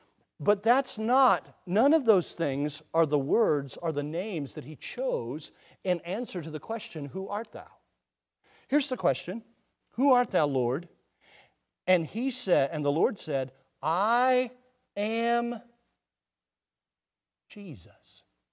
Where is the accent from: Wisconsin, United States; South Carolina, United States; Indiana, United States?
South Carolina, United States; Now, I was born in South Carolina. I grew up saying, yes, sir, no, sir, yes, ma'am, no, ma'am.